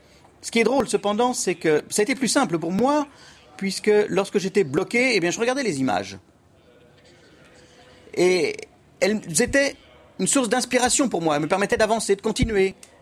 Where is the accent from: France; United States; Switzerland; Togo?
United States; Oui, puisque je viens des États-Unis